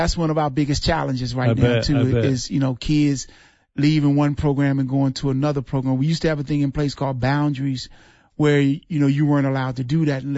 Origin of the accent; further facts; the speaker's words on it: Washington, District of Columbia, United States; You know, I'm a product of my own environment, growing up in Washington, D.C., losing my parents both in the fifth grade, 30 days apart.